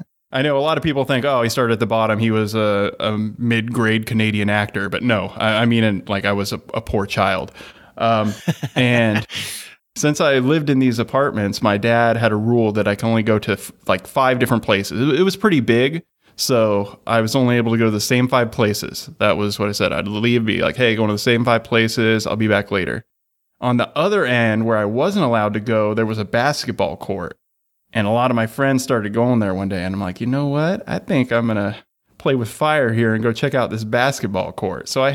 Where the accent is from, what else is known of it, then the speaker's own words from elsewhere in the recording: Fallujah, Anbar, Iraq; growing up in Fallujah from that point forward. There was no laws.